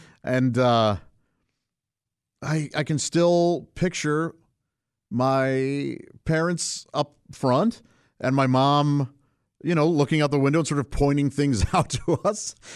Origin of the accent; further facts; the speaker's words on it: St. Louis, Missouri, United States; I grew up in St. Louis, Missouri, with my parents and three brothers. In a small house in the suburbs